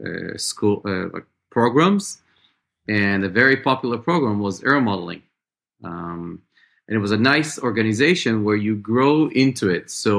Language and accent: English; Israel; I grew up in Israel